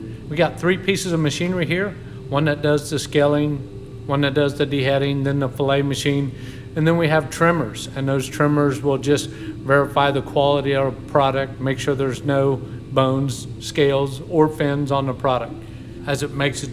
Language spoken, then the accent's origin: English; Indiana, United States; when I was very young growing up on the Wabash River and trout lining for the flatheads that would come up out of the Mississippi River to spawn in the Wabash.